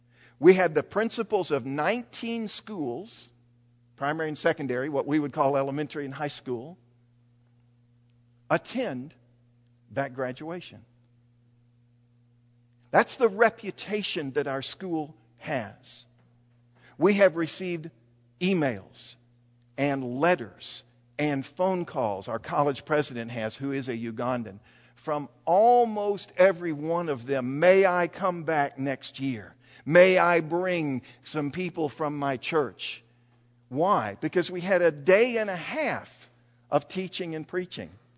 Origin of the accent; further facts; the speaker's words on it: St. Louis, Missouri, United States; I grew up in St. Louis